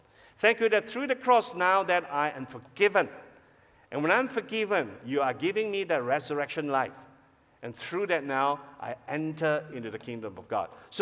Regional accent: Malaysia; So we are not of this world because we don't belong to earthly kingdom, although we are Malaysian, but we're not really in that sense, okay?

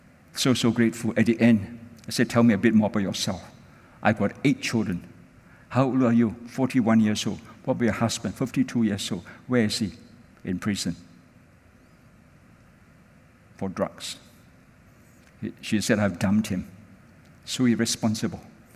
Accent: Malaysia; I'm a pastor from Malaysia.

